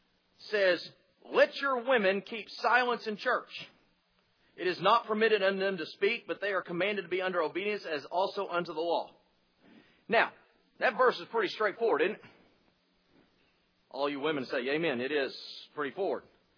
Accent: Texas, United States; forgive me, I'm from Texas, and we do this little thing called in Texas called two-stepping.

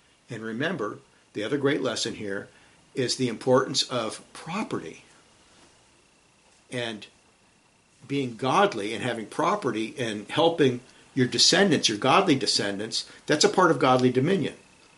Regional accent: California, United States; I was raised in California. California is more like the Middle East than the Midwest.

